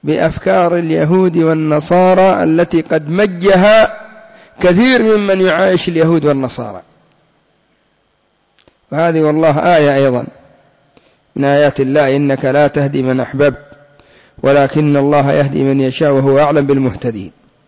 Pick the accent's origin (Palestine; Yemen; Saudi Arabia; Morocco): Yemen; وعندنا في اليمن الآن دعوة إلى الرفض من قبل الحوثيين